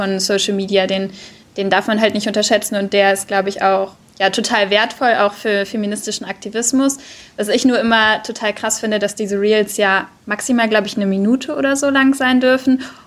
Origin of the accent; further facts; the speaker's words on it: Hanover, Lower Saxony, Germany; wir kommen jetzt beide aus Hannover